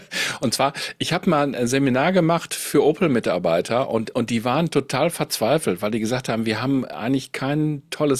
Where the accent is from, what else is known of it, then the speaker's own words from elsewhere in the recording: Münster, North Rhine-Westphalia, Germany; Ich bin ja ursprünglich komme ich aus Münster und deswegen ist Fahrrad da ein Thema.